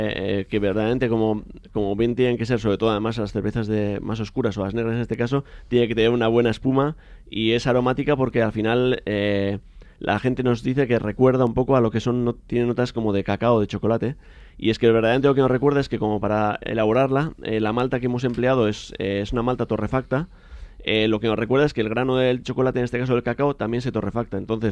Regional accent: San Sebastián, Basque Country, Spain; los dos digamos hermanos que somos de Garangar Donostia

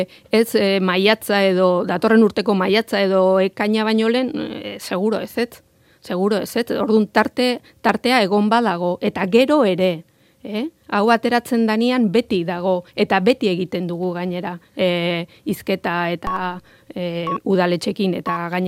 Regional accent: Ibarra, Basque Country, Spain; ni Ibarrakoa naiz. Eta asko ezautzen dut Tolosa.

